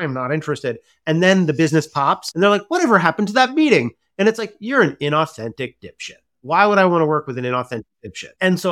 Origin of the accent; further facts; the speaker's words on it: New York, United States; I'm a New Yorker, you know what it's like.